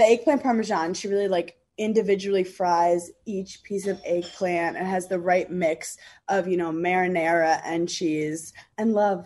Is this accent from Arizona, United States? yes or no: no; New York, United States; I'm from New York.